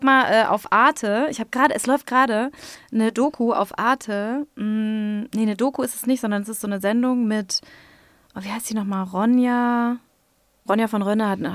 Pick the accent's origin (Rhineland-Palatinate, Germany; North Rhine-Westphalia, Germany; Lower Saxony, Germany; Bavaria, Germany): North Rhine-Westphalia, Germany; Bei uns zum Beispiel im Pott, also ich komme aus dem Münsterland oder Westfalen, aber es ist sehr nah am Pott